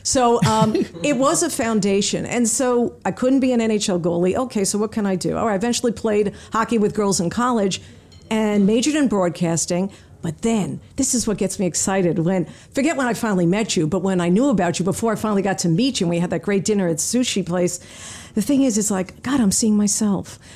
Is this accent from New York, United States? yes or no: yes; New York, United States; I grew up on Long Island, middle-class family.